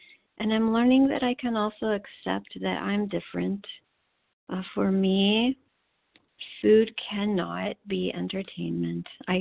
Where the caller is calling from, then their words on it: California, United States; I am calling from California.